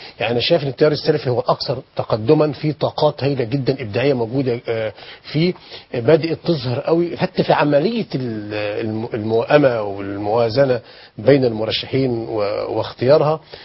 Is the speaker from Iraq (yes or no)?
no; Egypt